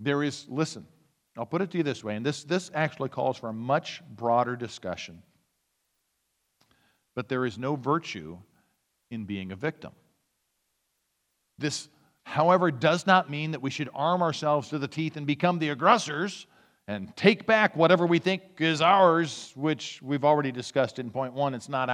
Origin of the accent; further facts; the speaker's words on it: United States; I think the Second Amendment is great, as you know, as American